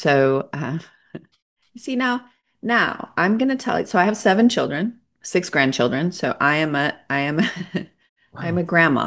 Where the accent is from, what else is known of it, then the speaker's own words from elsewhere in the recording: South Dakota, United States; I was raised in South Dakota on a 3,000-acre ranch where there were more cattle than people.